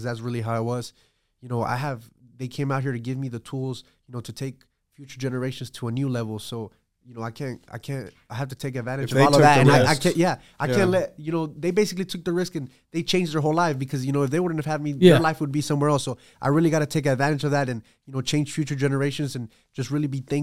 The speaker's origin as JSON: {"language": "English", "town": "Fort Worth", "region": "Texas", "country": "United States", "said": "I'm local from Fort Worth, you know, city next to Dallas."}